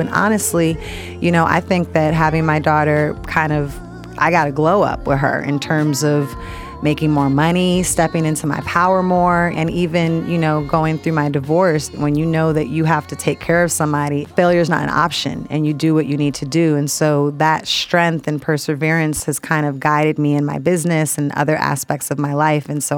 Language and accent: English; Oakland, California, United States; also born or lived in Richmond, Virginia; I am a child of the South, I was born in Richmond, Virginia, so that black church element is there, but my parents raised me in Oakland, California.